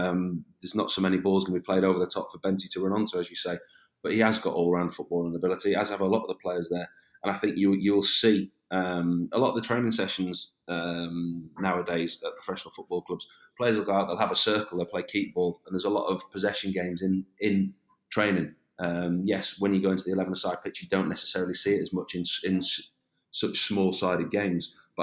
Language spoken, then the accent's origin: English; England, United Kingdom; I'm an Englishman